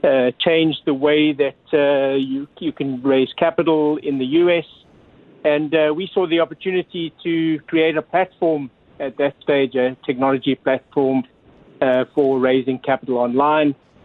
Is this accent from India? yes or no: no; South Africa; I'm originally from South Africa